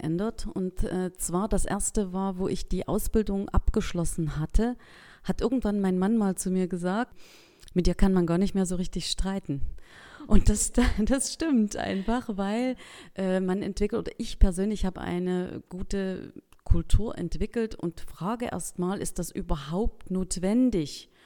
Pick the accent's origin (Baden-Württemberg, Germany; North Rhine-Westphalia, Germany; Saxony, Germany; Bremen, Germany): Saxony, Germany; Geringswalde; ich komme aus Geringswalde, das ist in Mittelsachsen